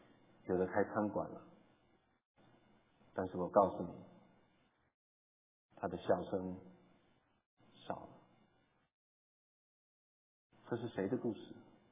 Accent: China; 我们中国人不知道什么叫做高雅的打开口袋

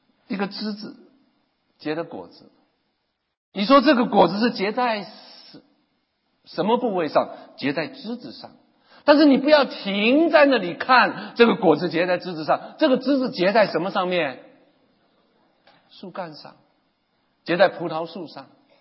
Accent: Taiwan; accent: Taiwanese Mandarin; 我有点台湾国语，看没有到哈

